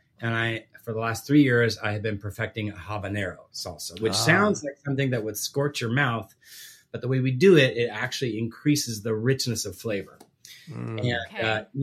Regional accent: Guatemala; I was born and raised overseas in Guatemala, missionary kid. And my parents put us, my sisters and myself, into an Austrian, a private Austrian school. So it was, we spoke English at home, Spanish with friends, German at school.

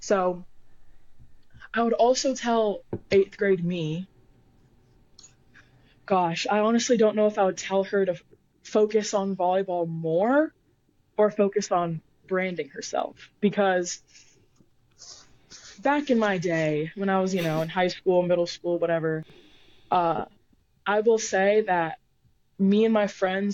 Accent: Arizona, United States; And I'm from Arizona. I'm a West Coaster for life.

